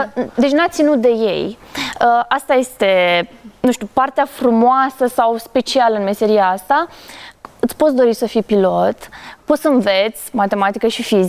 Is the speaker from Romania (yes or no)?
yes; Câmpulung Moldovenesc, Suceava County, Romania; Eu sunt din Câmpul Moldovenesc, deci iată ce coincidență.